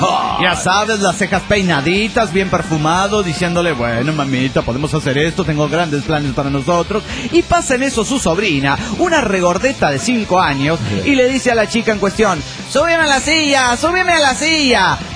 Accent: Oaxaca, Mexico; de Oaxaca, México.

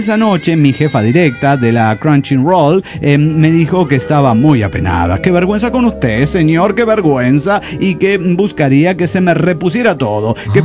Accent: San Luis, Argentina; Hola, ¿cómo están? … de San Luis, Argentina.

